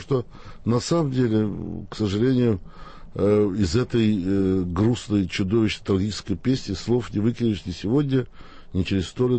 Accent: Baku, Azerbaijan; мой родной город Баку сейчас принадлежит другой стране.

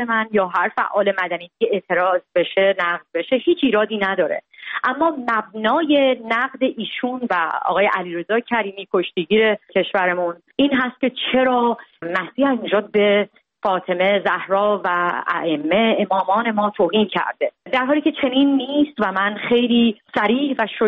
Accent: Iran; moved away; من که فرسنگا دور از ایرانم

